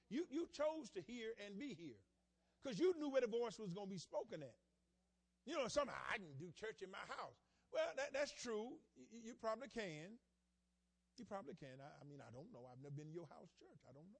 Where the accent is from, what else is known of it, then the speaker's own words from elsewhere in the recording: the South, United States; See, I come from the South.